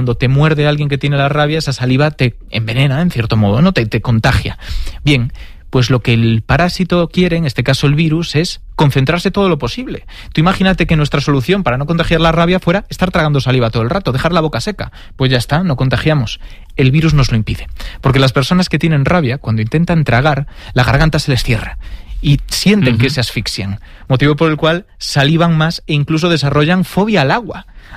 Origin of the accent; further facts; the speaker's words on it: Galicia, Spain; Yo al final soy gallego, estoy acostumbrado a ir al mercado del pescado